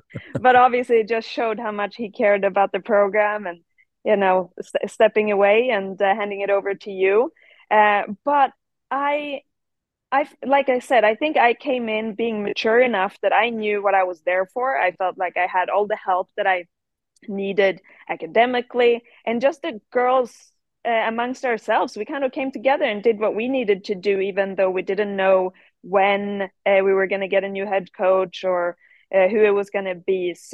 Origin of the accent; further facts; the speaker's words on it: Sweden; growing up in Sweden, you know, golf is an individual sport the whole way. We don't play necessarily as a team in high school or anything.